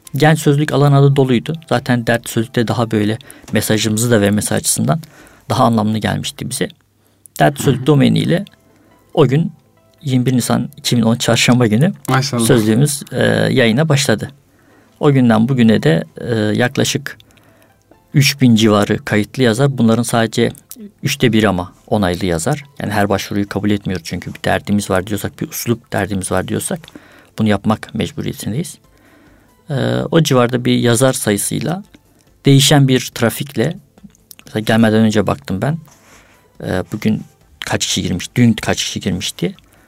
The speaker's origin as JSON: {"language": "Turkish", "region": "Van", "country": "Turkey", "said": "Vanlıyım."}